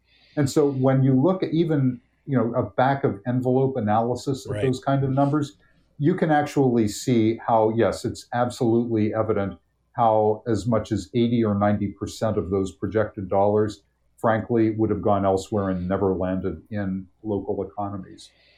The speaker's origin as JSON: {"language": "English", "town": "Wheeling", "region": "West Virginia", "country": "United States", "tie": "born or raised there", "said": "I mean, my hometown of Wheeling has less than half the population it had when I was born there in the mid-1950s."}